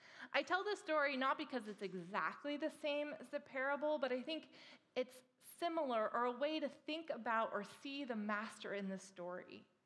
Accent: Fresno, California, United States; Most of you know that I'm originally from Fresno, and you may not know that Fresno, California, has the second highest concentrated poverty in the United States.

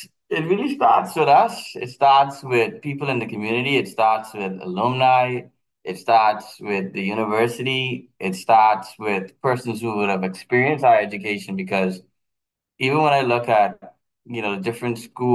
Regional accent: Eleuthera, Bahamas; I'm from Eleuthera, grew up here. My family's from here. My mother's side of the family's from here.

